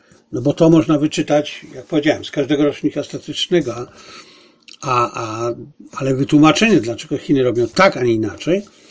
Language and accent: Polish; Zabrze, Silesian Voivodeship, Poland; a to z mojego dzieciństwa się nazywało Gulikstache w Zabrzu.